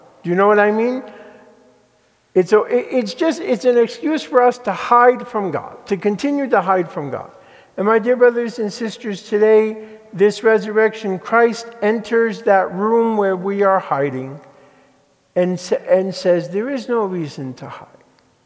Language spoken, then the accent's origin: English; Connecticut, United States; I remember growing up in Connecticut and on the East Coast, I had a lot of exposure to many different faiths